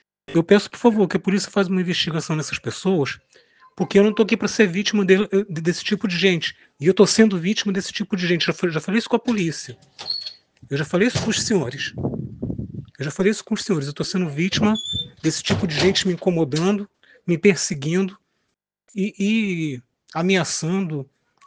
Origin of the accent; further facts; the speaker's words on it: Austin, Texas, United States; Eu tenho família aqui em Austin. Eu sou nascido e criado aqui em Austin.